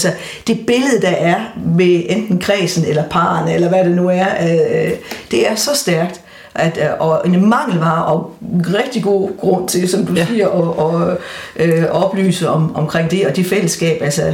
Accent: West Jutland, Denmark; en rigtig gammel tradition, som jeg husker fra min barndom i Vestjylland

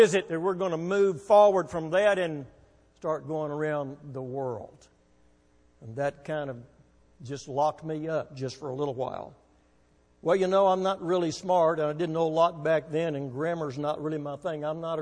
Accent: Waco, Texas, United States; born there; also born or lived in Arlington; Well, I was saved when I was 14 years of age, and that would have been in Arlington, Texas. I was born in Waco

